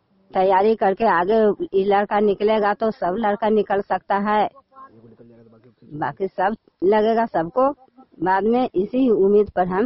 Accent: Benipur, Bihar, India; बेनीपुर का रहने वाली हूँ।

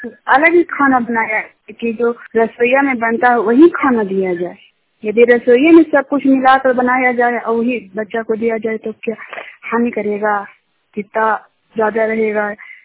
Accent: Bihar, India; और हिलसा प्रखंड का रहने वाली हूँ और नालंदा जिला का निवासी हूँ।

